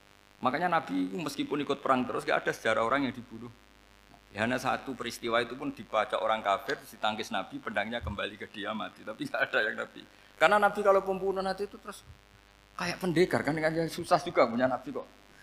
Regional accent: Rembang, Central Java, Indonesia; Kayak saya kan orang Rembang.

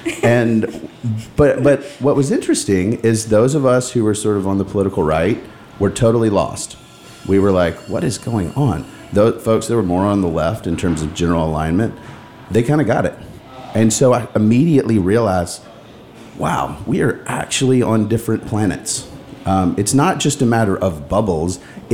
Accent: the South, United States; In my family, growing up in the South, living in the South, this is a prevalent issue.

